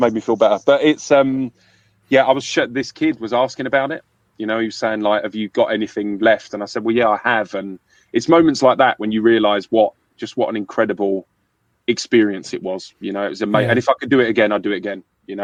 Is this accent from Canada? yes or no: no; London, United Kingdom; accent: London; Look, I grew up in London. I don't know how good you are with English accents, Andreas, but mine is a London accent. So I grew up in London.